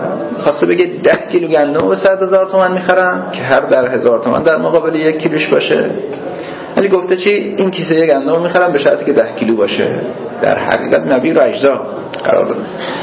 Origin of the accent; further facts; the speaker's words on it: Hamadan, Iran; من اهل همدانم، ولی خب پدر بزرگامون تو روستای اطراف همدان بودن،